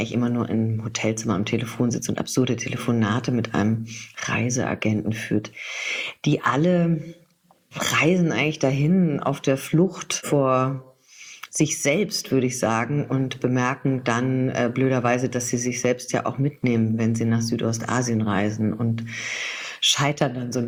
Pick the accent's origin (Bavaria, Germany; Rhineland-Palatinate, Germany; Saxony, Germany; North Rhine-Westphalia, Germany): Bavaria, Germany; Munich; now in Berlin, Germany; Ich wohne aber schon fast so lange in Berlin, wie ich jemals in München gelebt habe. Seit 2000 wohne ich in Berlin.